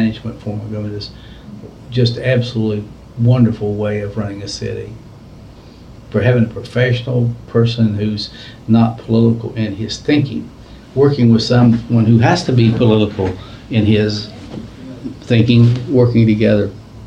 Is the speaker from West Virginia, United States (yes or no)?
yes; West Virginia, United States; I grew up in West Virginia and I saw my community go from 120,000 down to 49,000 people.